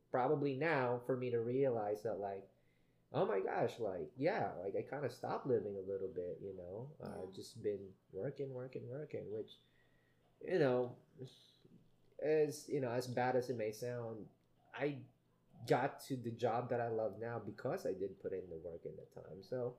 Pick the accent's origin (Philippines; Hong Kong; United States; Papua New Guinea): Philippines; born there; English is a second language; I was born in the Philippines.